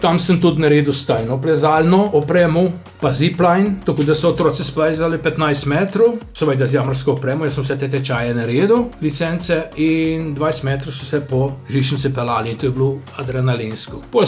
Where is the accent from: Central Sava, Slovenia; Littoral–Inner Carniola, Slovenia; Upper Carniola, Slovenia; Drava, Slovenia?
Littoral–Inner Carniola, Slovenia; Bločice; jaz sem se rodil na Bločicah, sedme otrok velike družine, foter bil kovač.